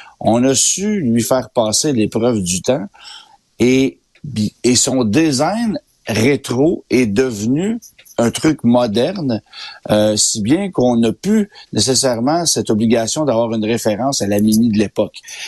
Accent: Canada; c'est appelé à devenir le produit mini le plus populaire chez nous au Canada

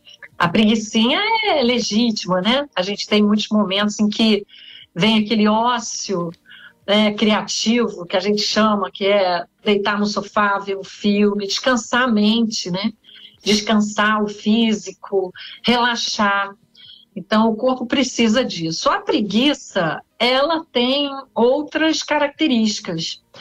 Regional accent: Niterói, Rio de Janeiro, Brazil; also born or lived in São Paulo / Campinas; Olha, gente, eu moro em Niterói, sou niteroiense, aqui no Rio de Janeiro.

